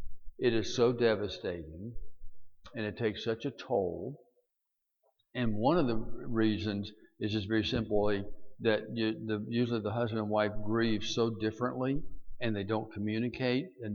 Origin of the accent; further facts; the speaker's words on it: Alabama, United States; also born or lived in Birmingham, United States / Huntsville, United States; I grew up in Alabama. Born and raised there, and when I came on staff with Word of Life, they sent me back to Alabama, and because I spoke fluent Southernese